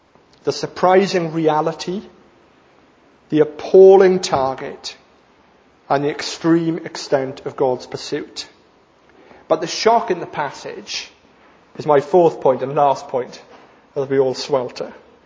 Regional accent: Wales, United Kingdom; I was a teenager growing up in South Wales. You might not have guessed that I was a Welshman.

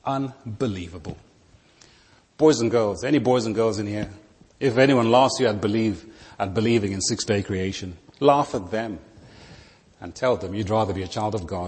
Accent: Zimbabwe; also born or lived in Zambia; I was born in the Commonwealth of the Kingdom in Zambia, reared in Zimbabwe, and I'm very thankful for

